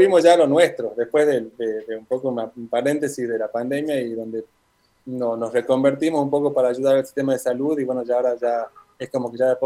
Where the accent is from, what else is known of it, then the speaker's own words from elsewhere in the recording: Tucumán, Argentina; sobre todo tucumanos, porque somos tucumanos acá, una tucumana en París y una tucumana en España.